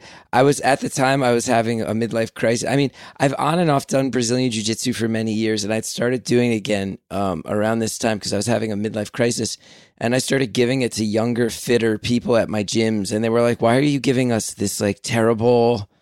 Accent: New Jersey, United States; you did mention that I grew up in New Jersey and I have some North Jersey in me, so I'm very skeptical.

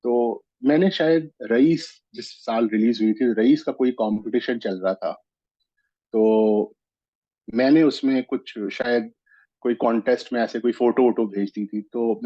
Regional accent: Allahabad, Uttar Pradesh, India; now in Delhi, India; मैं इलाहाबाद से बिलोंग करता हूँ, मैं अभी फिलहाल दिल्ली में हूँ

